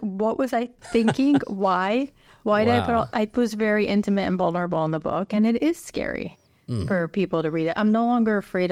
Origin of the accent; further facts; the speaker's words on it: Brooklyn, New York, United States; I was raised in Hasidic Brooklyn, as you said, and it looks exactly like what you see in the documentaries